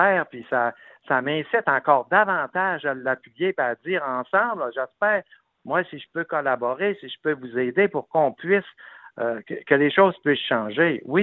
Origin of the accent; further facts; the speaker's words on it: Saguenay, Quebec, Canada; je viens du Saguenay, puis le Québec, j'y tiens.